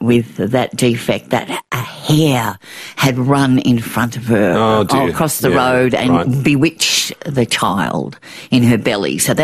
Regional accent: Yarram, Victoria, Australia; born there; I was born in Yarram and Dad was teaching a little school in Tarraville in Gippsland on the coast there.

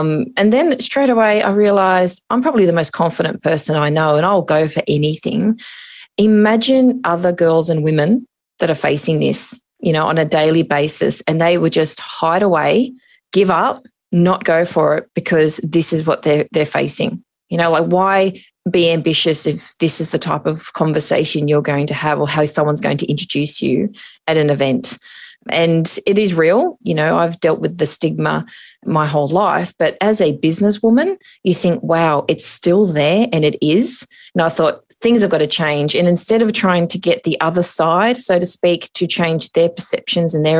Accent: Parramatta, New South Wales, Australia; I was also told that I wouldn't be included in any local media if I admitted or said that I was from Parramatta.

